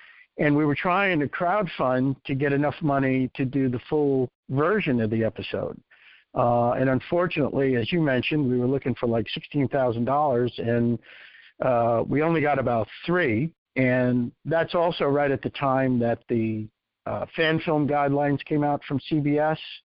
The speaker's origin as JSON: {"language": "English", "town": "New York City", "region": "New York", "country": "United States", "lives_now": "Boca Raton, United States", "said": "In case anyone can't tell by my deep South Florida accent, I'm originally from New York, in the Bronx."}